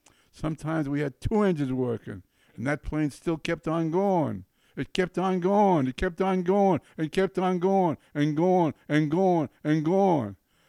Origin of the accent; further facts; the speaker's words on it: Lawrence, Massachusetts, United States; born there; also born or lived in Andover; I was born in Lawrence and Andover